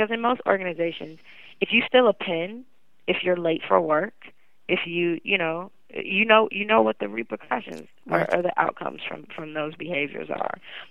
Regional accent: Youngstown, Ohio, United States; Similar to, you know, growing up in Youngstown, Ohio, you know, the best job for your kid to get into was something in the auto industry.

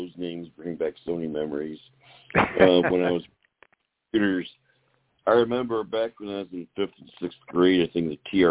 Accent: Chicago, Illinois, United States; Well, good afternoon, everybody. I'm from Chicago.

